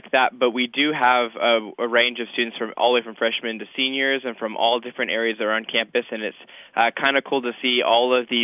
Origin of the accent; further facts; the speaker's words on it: Dallas, Texas, United States; My hometown is Dallas, Texas.